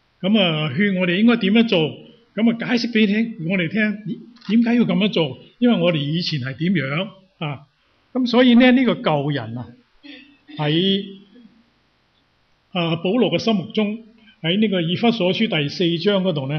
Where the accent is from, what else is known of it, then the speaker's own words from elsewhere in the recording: Guangdong, China; 我们广东人很清楚，虚就空的嘛